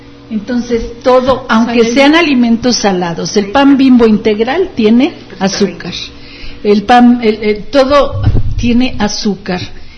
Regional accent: Mexico; como somos mexicanos tenemos el gen de la diabetes.

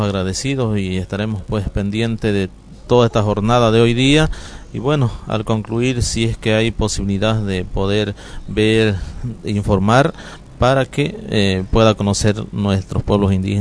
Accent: San Miguel de Velasco, Santa Cruz, Bolivia; Hemos participado como San Miguel de Velasco, porque es mi pueblo, con la sigla de la OIC, ¿no? Y hemos logrado consolidar una gestión como pueblo indígena

